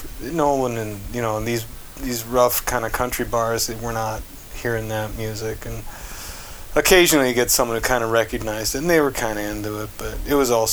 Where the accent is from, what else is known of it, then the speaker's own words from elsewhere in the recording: Austin, Texas, United States; My friends when I was growing up in Austin, going to middle school